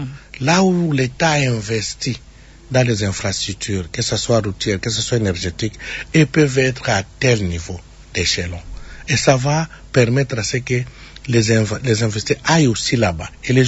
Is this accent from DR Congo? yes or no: yes; Maniema, DR Congo; chez moi, au Maniema ou à Pugna